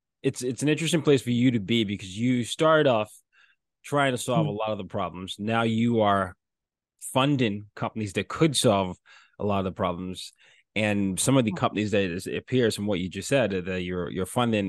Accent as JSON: {"language": "English", "country": "Nigeria", "said": "I'm from Nigeria."}